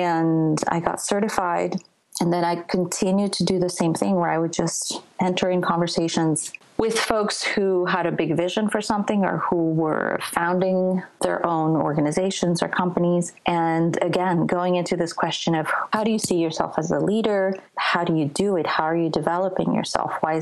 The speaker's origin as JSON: {"language": "English", "country": "France", "tie": "born or raised there", "also_born_or_lived": "Colombia / New York", "said": "I grew up in France and then I grew up in Colombia and then I lived in New York and I studied yoga in an ashram in India when I took a sabbatical a few years ago."}